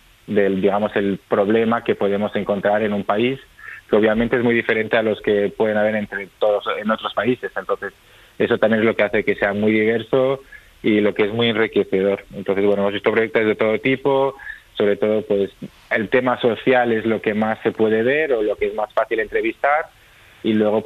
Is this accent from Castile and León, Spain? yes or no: yes; La Alberca, Castile and León, Spain; Yo salí de mi pueblito, de la alberca en Salamanca